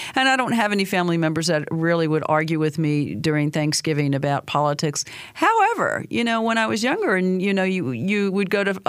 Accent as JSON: {"language": "English", "region": "New York", "country": "United States", "tie": "born or raised there", "said": "You knew I grew up in New York"}